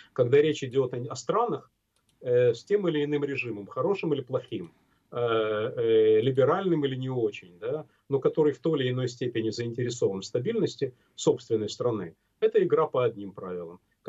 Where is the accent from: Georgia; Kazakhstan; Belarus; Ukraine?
Ukraine; я ведь родом из Украины